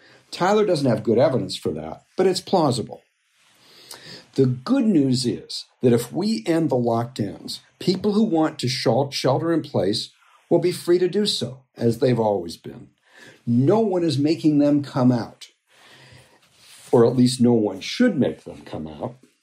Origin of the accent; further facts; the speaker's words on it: Canada; from which I'm from Canada